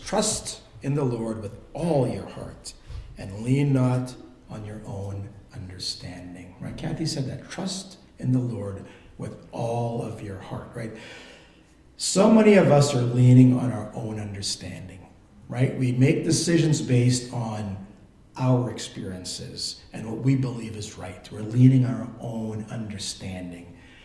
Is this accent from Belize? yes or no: yes; Belize; I grew up in Belize, and my dad had a beautiful house right by the ocean.